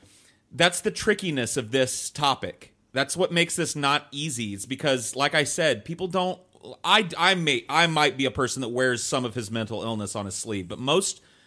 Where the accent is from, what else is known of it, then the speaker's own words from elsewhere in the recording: United States; But, you know, I'm an American, and this is like weekly news to us here.